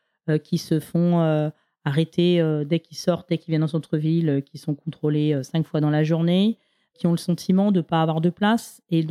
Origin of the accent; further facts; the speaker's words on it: France; Aucun élu chez nous en France